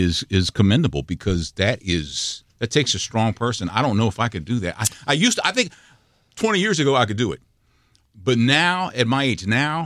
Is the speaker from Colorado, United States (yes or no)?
no; Texas, United States; born there; But I was born in Texas, and Texas was Mexico a long time ago.